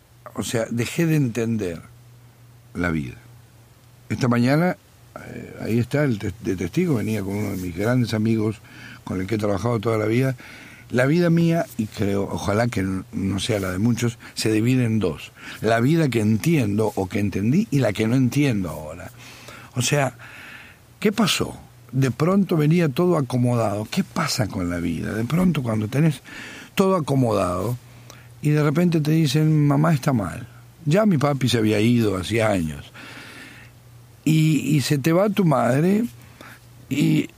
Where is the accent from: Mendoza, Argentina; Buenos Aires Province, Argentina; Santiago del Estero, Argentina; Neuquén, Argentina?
Neuquén, Argentina; Zapala; cuando yo era pequeño, a los 6, a los 10, a los 12, a los 15, yo era la risa de mi pueblo, en Neuquén, en Argentina, en Zapala, en mi pueblo